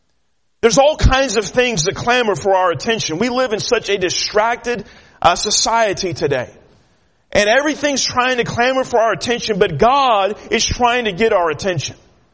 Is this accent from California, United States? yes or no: yes; California, United States; also born or lived in Kansas; I'm a big baseball fan, and I grew up in California, but I was actually born in Kansas, and my grandpa was a big Kansas City Royals fan